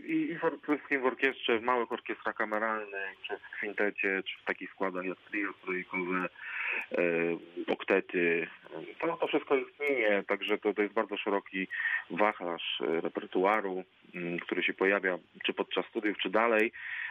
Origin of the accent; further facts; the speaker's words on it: Legnica, Lower Silesian Voivodeship, Poland; now in Zielona Góra, Poland; Jestem z Legnicy.